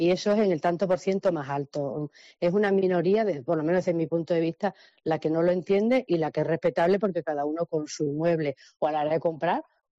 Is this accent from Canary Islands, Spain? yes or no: no; Almendralejo, Extremadura, Spain; todas las personas que trabajamos en la oficina somos de Almendralejo.